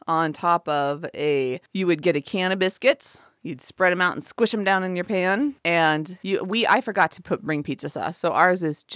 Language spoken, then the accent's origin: English; Pacific Northwest, United States; So I'm from the Northwest and Southerners have a really different palate than I do.